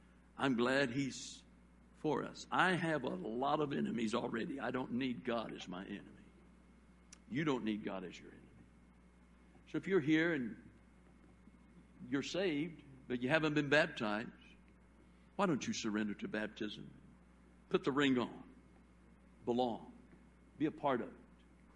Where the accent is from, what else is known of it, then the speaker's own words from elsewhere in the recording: Monterrey, Nuevo León, Mexico; I was raised in Mexico, and in Mexico at that time, at least in Monterrey, Mexico, northern Mexico